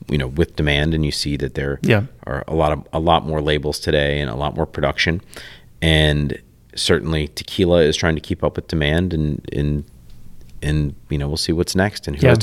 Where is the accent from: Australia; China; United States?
United States; New Orleans, Louisiana; being born and raised in New Orleans, not a lot of things that are cutting edge here.